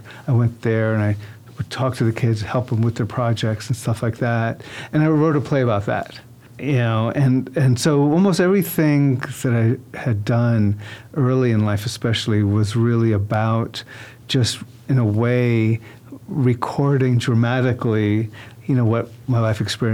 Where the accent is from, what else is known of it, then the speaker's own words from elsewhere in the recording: Puerto Rico; I'm from Puerto Rico. I've written plays about Puerto Rican independence or my parents' immigrant experience, that kind of thing.